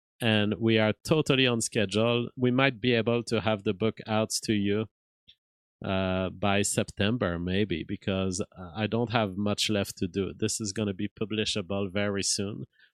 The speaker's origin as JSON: {"language": "English", "country": "Canada", "said": "as an American guy. Well, a Canadian, of course, but on the continent of America."}